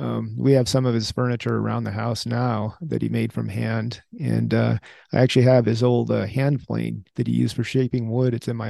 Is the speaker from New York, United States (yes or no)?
no; California, United States; And so I grew up in the Bay Area, but I spent a lot of weekends up in the hills with them.